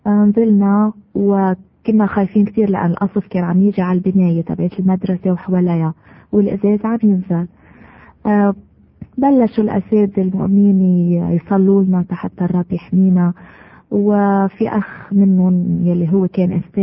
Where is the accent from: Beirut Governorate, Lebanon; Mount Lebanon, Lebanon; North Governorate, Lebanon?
Beirut Governorate, Lebanon; Beirut; أنا خلقت ببيروت بالأشرفية بعائلة مسيحية مؤمنين.